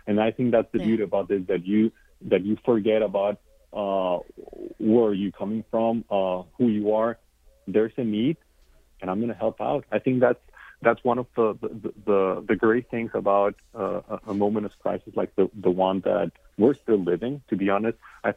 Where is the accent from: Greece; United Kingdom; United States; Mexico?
Mexico; she's from Brazil, Sully from Guatemala, I'm from Mexico, Catalina from Building One Community is from Colombia. It's we're all immigrants.